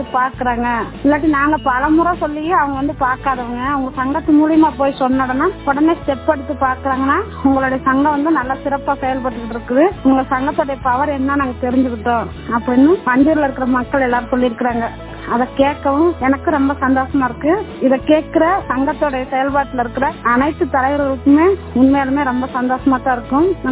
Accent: Vandiyur, Tamil Nadu, India; born there; வண்டியூர் வந்து என்னுடைய பிறந்த ஊரு.

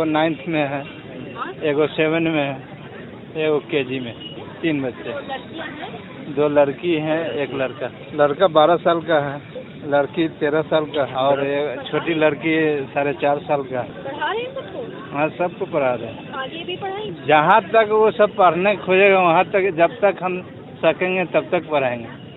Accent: Hinoo, Jharkhand, India; हम हिनू से आते हैं।

